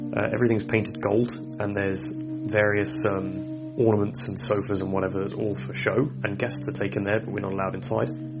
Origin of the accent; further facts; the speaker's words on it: South East England, United Kingdom; I grew up in East Sussex. I was the oldest of four. My brother and sister, and then younger sister. And then, yeah, it's just kind of normal. We lived on the back of a wood. It was like a middle-class cul-de-sac in East Sussex.